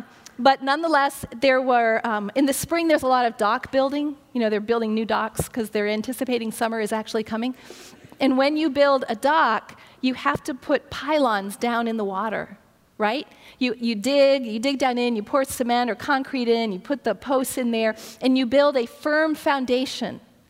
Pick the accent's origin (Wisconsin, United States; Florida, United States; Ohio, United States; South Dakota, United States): Ohio, United States; also born or lived in Alabama; So I grew up in Ohio. I went to school in Ohio, went to high school in Ohio. I started college in Ohio, and then I transferred to Birmingham, Alabama.